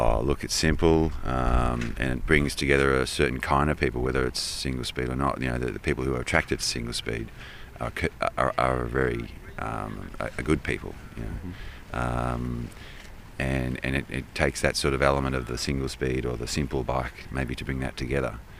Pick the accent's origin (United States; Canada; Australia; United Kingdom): Australia; Dandenongs, Victoria; I'm from the Dandenongs, just outside of Melbourne.